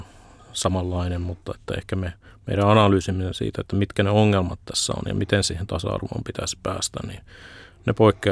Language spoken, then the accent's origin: Finnish; Kokkola, Central Ostrobothnia, Finland; now in Helsinki, Finland; olen kyllä syntynyt Helsingissä, mutta aika pitkälle olen viettänyt lapsuusvuoteni Kokkolassa